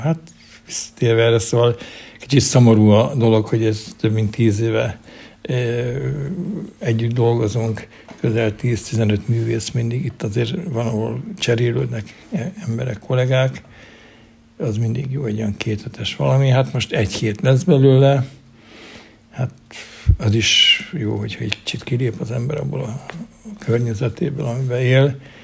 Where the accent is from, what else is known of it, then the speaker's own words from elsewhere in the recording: Hungary; Magyarországról jöttem